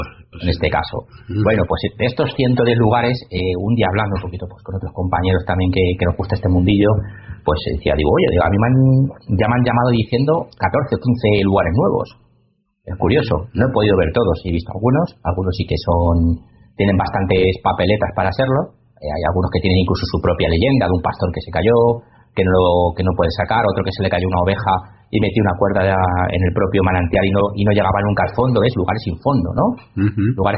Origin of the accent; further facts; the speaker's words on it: Castilla-La Mancha, Spain; yo que soy de La Mancha lo conozco muy bien todo esto